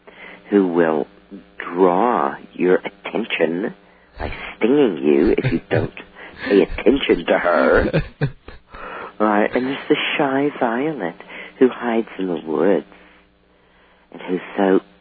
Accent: Dallas, Texas, United States; also born or lived in Ohio; Yeah, and I was born in Ohio on the shores of Lake Erie, and when I was very young, moved to Dallas, Texas. And I grew up there within earshot of the zoo

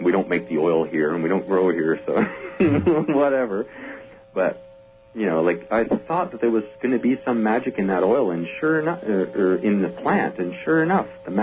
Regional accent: Brantford, Ontario, Canada; I grew up in Brantford, Ontario, which was the home of the Gretzky's.

